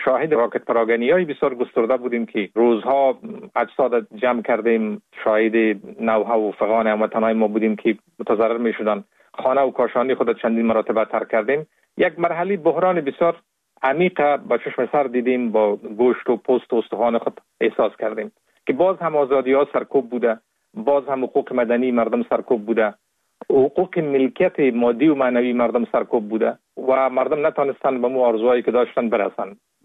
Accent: Kabul, Afghanistan; born there

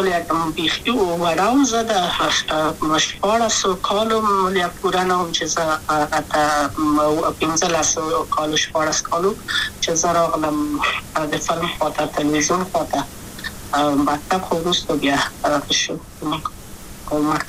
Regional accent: Kabul, Afghanistan; also born or lived in Wardak; زه خو اصلا د وردګو ولایت یم، د پلار مې د وردګو ولایت ته خلګنسه کې دلې، د کابل په تخته پل سیمه کې یم او لویا شویم کابل که یم.

